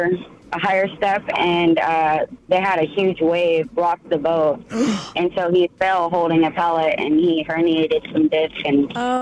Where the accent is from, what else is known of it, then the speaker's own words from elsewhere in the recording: Texas, United States; And I was floored because we're from Texas and that's in Alaska.